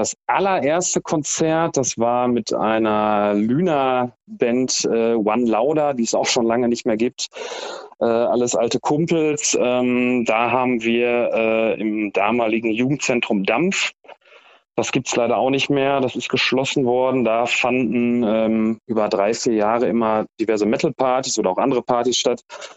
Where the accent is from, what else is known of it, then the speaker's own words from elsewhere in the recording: Lünen, North Rhine-Westphalia, Germany; Also in Lünen geboren, aufgewachsen und ja, mein ganzes Leben schon.